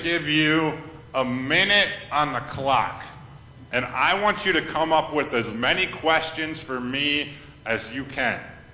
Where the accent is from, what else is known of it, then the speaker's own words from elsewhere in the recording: Watertown, Wisconsin, United States; Where am I from? I'm from Watertown, Wisconsin. That's a little dot in the state of Wisconsin.